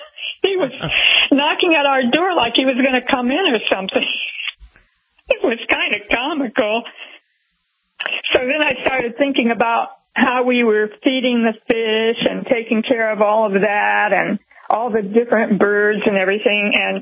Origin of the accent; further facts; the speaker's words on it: Ohio, United States; I grew up in Ohio, and I ended up in Florida, thankfully.